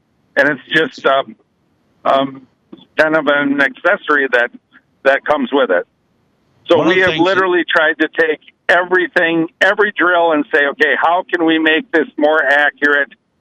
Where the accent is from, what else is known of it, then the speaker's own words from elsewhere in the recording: Wisconsin, United States; Yes. Yeah, I was born in Madison, and then we live way up in the hinterland, about 80 miles south of Lake Superior. So we are truly up in the frozen tundra.